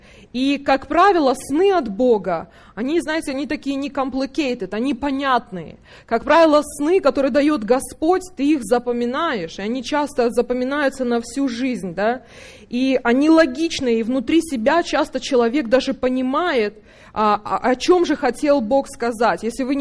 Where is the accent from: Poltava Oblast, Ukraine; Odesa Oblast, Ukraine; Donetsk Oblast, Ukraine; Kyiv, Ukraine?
Poltava Oblast, Ukraine; Kremenchuk; Это мой родной город Кременчуг.